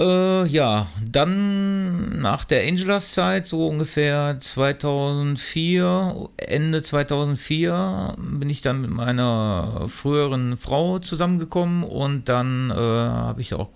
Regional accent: Essen, North Rhine-Westphalia, Germany; ich wurde geboren hier in Essen auch, im Alfred-Krupp-Krankenhaus, wenn du das genau wissen möchtest. Ja, bin dann groß geworden, erst noch mit meinen Eltern, weil die noch sehr jung waren, in Heising irgendwie. Danach in Rüttenscheid, da bin ich auch sehr lange gewesen.

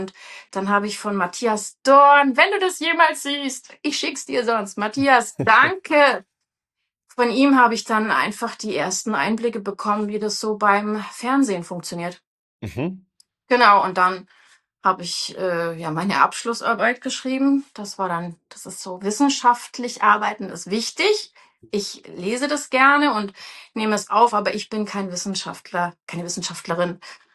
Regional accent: Friedrichshafen, Baden-Württemberg, Germany; 1985 am Bodensee, da gab es noch nicht die Kultur, die es heute in Friedrichshafen gibt, wo ich geboren bin.

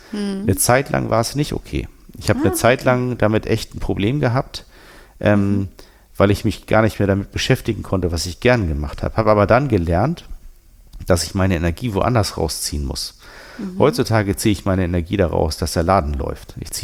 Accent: Northern Germany, Germany; Ich komme ja aus Norddeutschland

